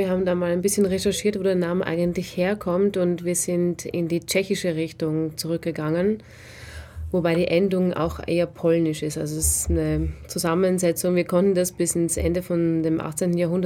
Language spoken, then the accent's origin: German; Vienna, Austria; Denn ich bin zwar technisch in Wien geboren worden, allerdings in einem sehr, sehr kleinen Ort am Stadtrand aufgewachsen.